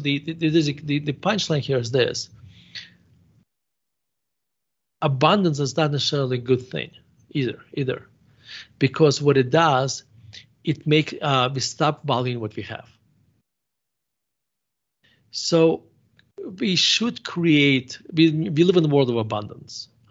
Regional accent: Russia; English is a second language; now in United States; So I grew up in Russia. So throughout my in the Soviet, not just in Russia, in Soviet Russia

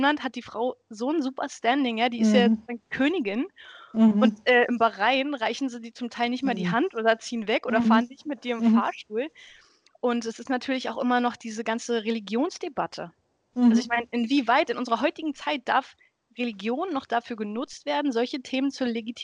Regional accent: Germany; born there; ich bin sozusagen in der DDR geboren, also oder produziert, sagen wir es mal so, ich habe noch eine DDR-Geburtsurkunde. Ich bin, wenn man so will, Ostpreußin

